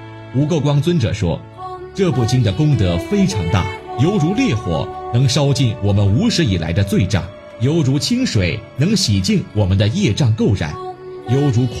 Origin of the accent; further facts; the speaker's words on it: Tibet, China; 小时候就对佛教有不共的信心。另一方面，我们藏地可以说家家户户都持诵观音心咒。